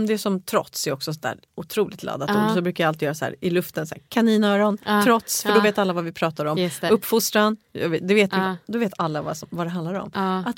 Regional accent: Sweden; det är ju någonting som vi som svenskar då, eller boendes här i Norden, kan åka dit och reflektera kring

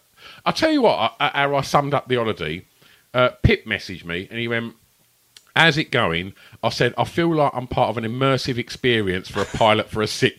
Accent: Tilbury, East of England, United Kingdom; born there; Well, I was born in Tilbury, and I live in the place that only 3 weeks ago was in the papers as being the worst place to live in the UK. Grays.

